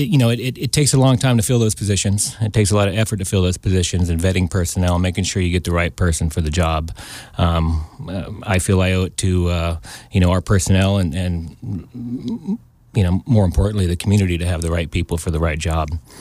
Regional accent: Columbia, California, United States; I'm a native of Tuolumne County. I grew up in Columbia, attended Sonora High School, and worked locally until I joined the military, U.S. Army.

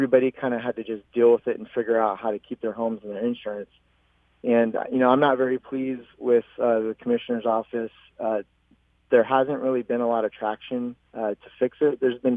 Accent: Mi-Wuk Village, California, United States; I grew up in Miwok where most of those homes were visited a few times a year.

